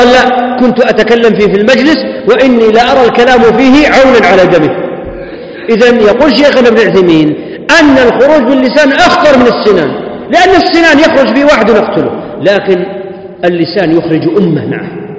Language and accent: Arabic; Saudi Arabia; الخوارج عندنا في السعودية